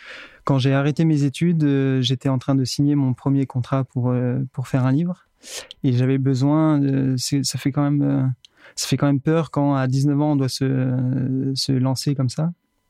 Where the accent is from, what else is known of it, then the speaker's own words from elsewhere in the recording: Le Monêtier-les-Bains, Provence-Alpes-Côte d'Azur, France; Eh bien, moi, je viens de Monnetier-les-Bains. J'ai grandi dans cette vallée et j'ai fait mon collège, mon lycée à Briançon.